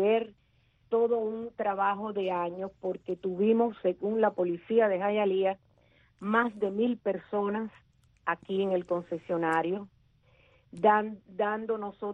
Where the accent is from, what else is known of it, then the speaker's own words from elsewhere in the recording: Cuba; el día que yo pueda llegar a una Cuba libre y pueda llegar a mi pueblo